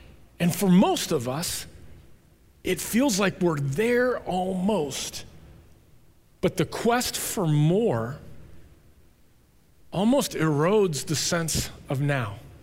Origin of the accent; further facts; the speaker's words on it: United States; Because as an American, that's not something that's foreign to me. That's native to the American experience, isn't it?